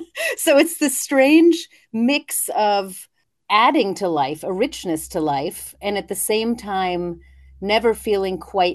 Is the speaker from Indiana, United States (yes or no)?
no; Illinois, United States; I was raised in Illinois with strong connections to Germany.